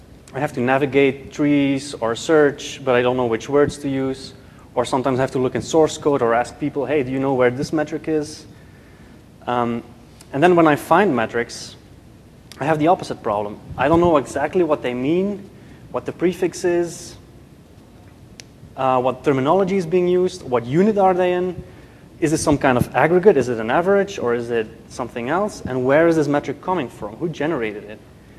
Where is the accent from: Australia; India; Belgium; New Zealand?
Belgium; now in New York City, United States; I am from Belgium, the country known for its chocolates, its beer, and having no government for almost 2 years, a few years ago. I did come to New York City 2 years ago